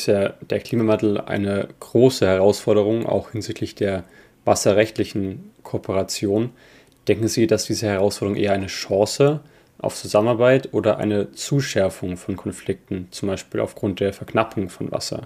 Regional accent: Dresden, Saxony, Germany; auch in Dresden, wo ich herkomme ursprünglich.

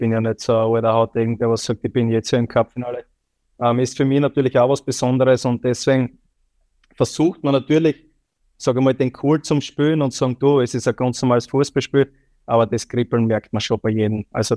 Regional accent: Austria; Also ich glaube, als stolzer Österreicher muss das mitsingen.

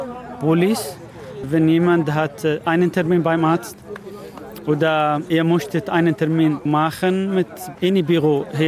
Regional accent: Yemen; German is a second language; moved away as an adult; now in Germany; Ich komme aus dem Jemen. Ich bin 39 Jahre alt. Ich bin Ingenieur. Ich bin verheiratet. Ich habe 2 Kinder. Und ich bin neu seit 6 Monaten in Deutschland.

